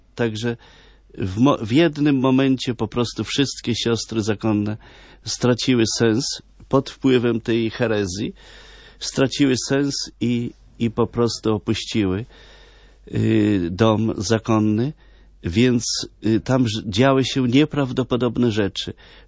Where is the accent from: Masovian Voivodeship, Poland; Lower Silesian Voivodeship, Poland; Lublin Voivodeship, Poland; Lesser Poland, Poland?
Lublin Voivodeship, Poland; pozdrawiamy i całą Lubelszczyznę, moją małą ojczyznę